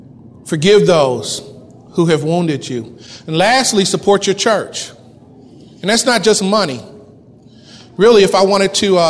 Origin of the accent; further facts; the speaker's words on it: Wellston, United States; I grew up in Wellston, and I can go back to Wellston.